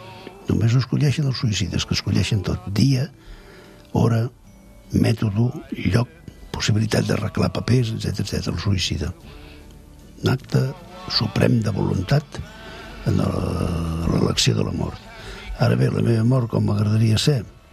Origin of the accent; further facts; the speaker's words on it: Girona, Catalonia, Spain; Jo sóc gironí.